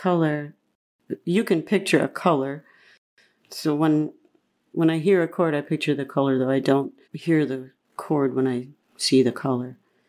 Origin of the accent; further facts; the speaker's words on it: Georgia, United States; born there; I was born in Georgia. I lived on a commune when I was little.